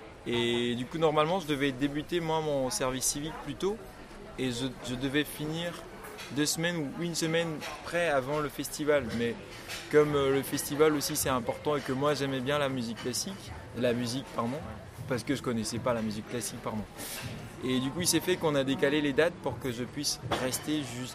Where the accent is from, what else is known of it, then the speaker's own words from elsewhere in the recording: Togo; je viens du Togo, j'ai 24 ans et ouais, voilà.